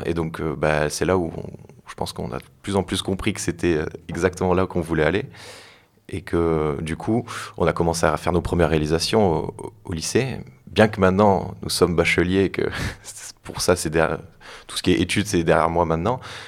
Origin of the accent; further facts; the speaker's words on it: Dinan, Brittany, France; Alors, moi, je suis dinois